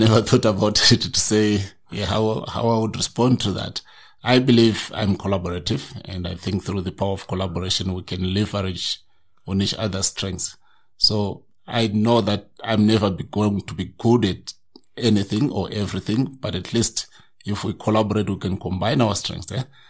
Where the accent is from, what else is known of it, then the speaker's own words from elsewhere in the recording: Shurugwe, Midlands, Zimbabwe; born there; also born or lived in Mfuma / Kwekwe; I was born in Shurugwe in Zimbabwe. And for those who don't know, Shurugwe is a mining town.